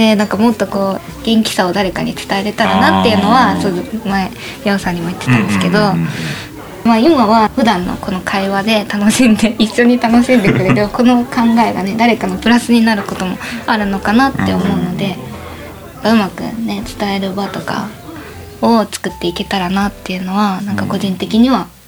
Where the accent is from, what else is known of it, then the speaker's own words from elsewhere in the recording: Shimane, Japan; なんか島根は正直出身なので帰ろうと思ったら帰る理由あるなっていうのは正直あって